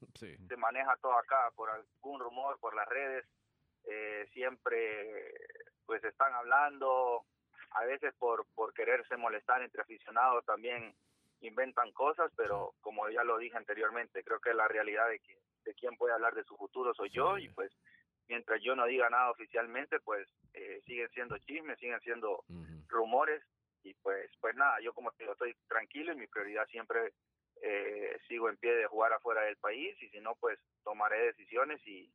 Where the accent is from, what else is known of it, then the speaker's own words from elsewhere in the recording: El Salvador; uno como salvadoreño trata de irse del país a veces porque quizás acá no te valoran como en otro país. A mí me tocó estar en Guatemala